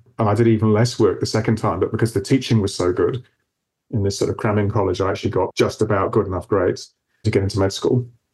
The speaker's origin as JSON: {"language": "English", "town": "Oxford", "region": "South East England", "country": "United Kingdom", "tie": "born or raised there", "said": "So I grew up in Oxford in England."}